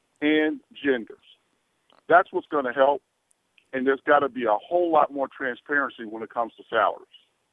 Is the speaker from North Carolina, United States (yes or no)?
no; Chicago, Illinois, United States; moved away; I'm from Chicago, Illinois, and I've been down here 8 years.